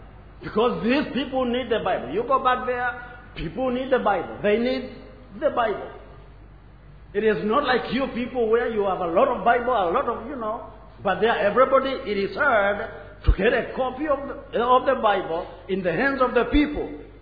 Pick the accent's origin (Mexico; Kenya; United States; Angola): Kenya; We are living in a country, Kenya, because I come from Kenya